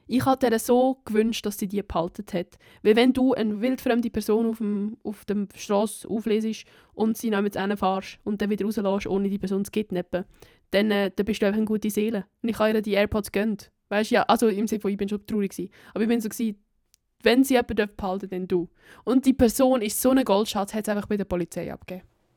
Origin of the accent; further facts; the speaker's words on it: Italy; weil ich halt in meinem natürlichen Habitat als Italienerin eigentlich sollte im Süden unten sein